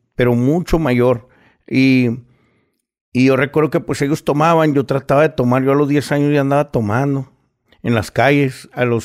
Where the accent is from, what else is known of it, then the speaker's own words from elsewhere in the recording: San Nicolás, Nuevo León, Mexico; Que vengo de Monterrey, de San Nicolás.